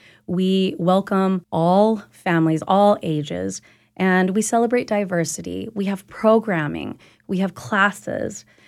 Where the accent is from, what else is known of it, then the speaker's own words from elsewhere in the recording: El Paso, Texas, United States; now in Dallas, United States; I grew up in El Paso, Texas, and taught there for a good long time. And then my husband wanted to go to culinary school here in Dallas. So we picked up and moved to Dallas and continued teaching.